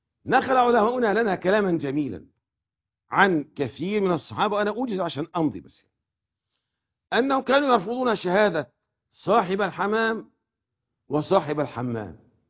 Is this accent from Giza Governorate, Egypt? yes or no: no; Cairo, Cairo Governorate, Egypt; قديما وكان عندنا في القاهرة هنا